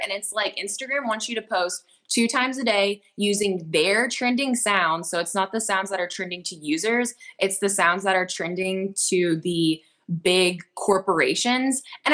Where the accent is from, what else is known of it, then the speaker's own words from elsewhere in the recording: Victoria, British Columbia, Canada; So I went back home to live with my parents, and I'm from Victoria. So I moved back to Victoria